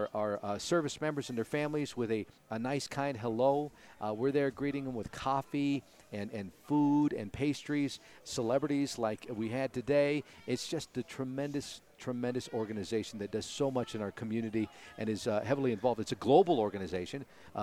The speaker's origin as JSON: {"language": "English", "town": "Los Angeles", "region": "California", "country": "United States", "lives_now": "Colorado, United States", "said": "I'm from Los Angeles originally, but most of my life has been in Colorado."}